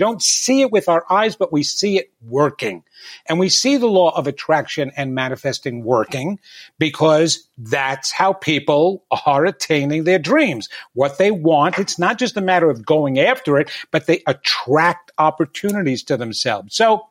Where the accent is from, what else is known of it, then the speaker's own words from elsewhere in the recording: Levittown, New York, United States; I grew up in Levittown, New York, and that was a small little suburban community.